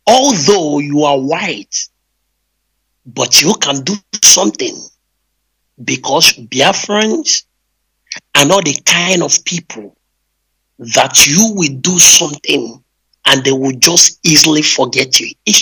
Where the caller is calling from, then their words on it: Maputo, Mozambique; And I'm calling from Maputo. Maputo is the capital city of Mozambique. I'm from Biafra, Newe precisely.